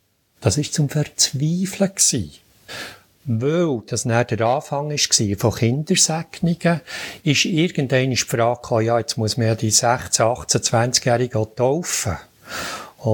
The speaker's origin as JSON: {"language": "German", "region": "Bern", "country": "Switzerland", "said": "Dort darf ich auch als Berner noch ein bisschen mehr Geduld haben."}